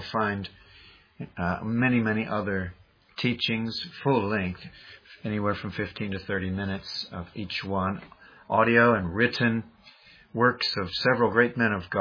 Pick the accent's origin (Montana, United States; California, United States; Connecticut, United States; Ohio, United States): Ohio, United States; now in Illinois, United States; I'm from Ohio myself. I've been exiled to Illinois these many years, but I'm a Buckeye at heart, and when I hear of news like this coming out of my home state, it is troubling.